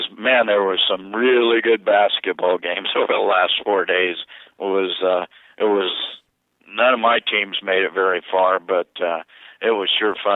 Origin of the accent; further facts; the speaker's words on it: Missouri, United States; Well, I grew up in Missouri, so I became a Denver Bronco fan